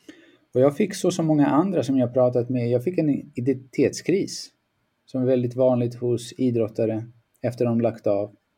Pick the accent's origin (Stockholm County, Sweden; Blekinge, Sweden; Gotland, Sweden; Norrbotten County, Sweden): Stockholm County, Sweden; Stockholm; Nej, jag är född och växte upp här i Västerort, i Stockholm, i Tensta, Rinkeby.